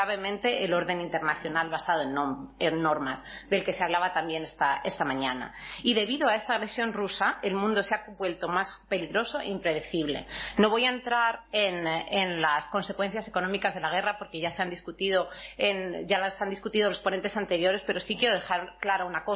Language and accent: Spanish; Toledo, Castilla-La Mancha, Spain; yo soy de Toledo y también, como dije en Paul, me casé aquí